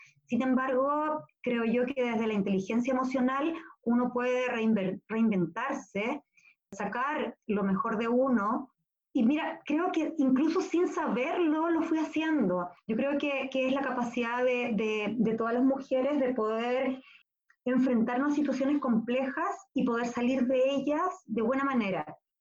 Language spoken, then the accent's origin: Spanish; Chile; soy de Chile. Mi apellido es un apellido indígena que significa lugar de cóndores.